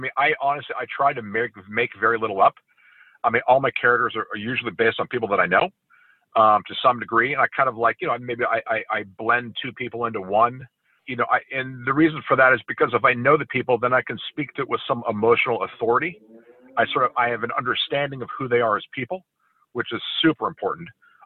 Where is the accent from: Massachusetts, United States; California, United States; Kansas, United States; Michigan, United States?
California, United States; growing up in California, there's so many, as you know, there's a huge military presence, as you know.